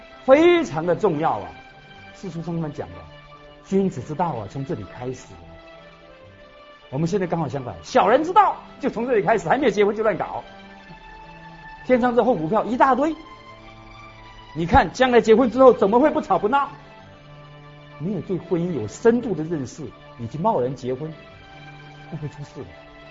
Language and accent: Chinese; Taiwan; 以往我们都是外国人这方面是比较差的，哦，男女离婚率那么高，曾几何时我们台湾比他们还要严重